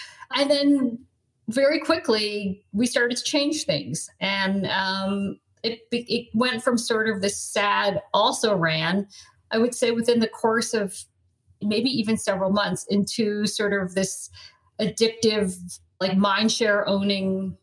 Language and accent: English; Colorado, United States; also born or lived in New York; I grew up in Colorado and I just hate being cold, which sounds trivial, but it was a real quality of life situation.